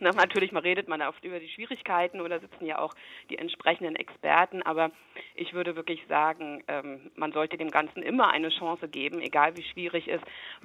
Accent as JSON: {"language": "German", "country": "Germany", "said": "Aber als Deutsche bin ich eher Mittelklasse, ne?"}